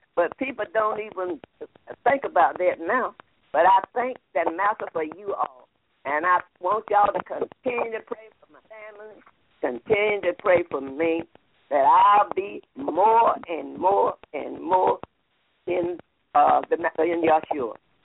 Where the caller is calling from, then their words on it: Cedar Grove, North Carolina, United States; Cedar Grove, North Carolina.